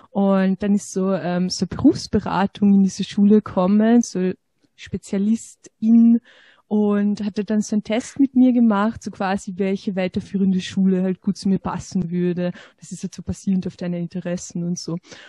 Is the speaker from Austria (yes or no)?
yes; Carinthia, Austria; Ja, also ich bin aufgewachsen in Busanitz. Das kennt wahrscheinlich niemand. Das ist ein 800-Seelendorf in Kärnten.